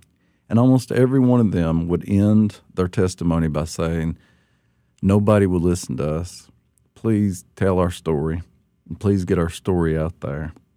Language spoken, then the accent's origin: English; Appalachia, United States; accent: Appalachian; markers of an Appalachian, is bad, and you have to get rid of that. That's why, obviously, I kept my accent, but I never could get rid of it and didn't want to.